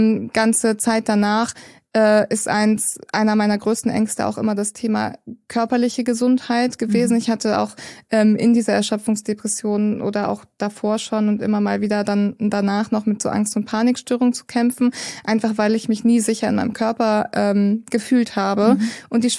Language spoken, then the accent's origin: German; Kiel, Schleswig-Holstein, Germany; 28 Jahre jung. Ich komme aus Kiel, komme auch gebürtig dorthin und werde jetzt in Zukunft mehr in Portugal sein als in Kiel.